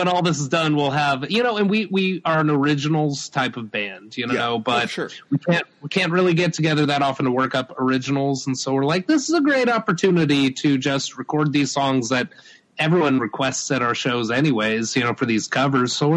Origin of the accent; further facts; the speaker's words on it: Tennessee, United States; I guess the fact that I was a musician from Tennessee made me perfect to play the role of a musician from Tennessee